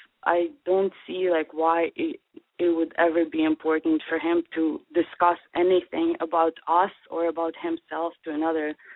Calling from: Edmonton, Alberta, Canada; I'm calling from Canada, from Edmonton.

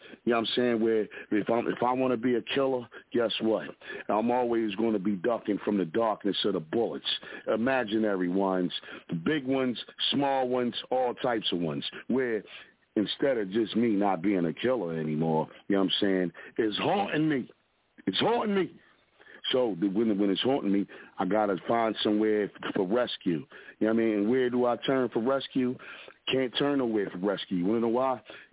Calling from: Philadelphia, Pennsylvania, United States; representing from the Broad Street Bully side of Philadelphia, where we slap box on your cousins at the cookout for wearing too small clothes out here.

